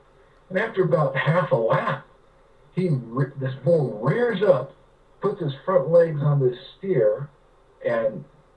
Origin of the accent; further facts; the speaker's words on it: California, United States; So I grew up in California. This was back when the Bay Area in Silicon Valley was, it was before Silicon Valley was a thing.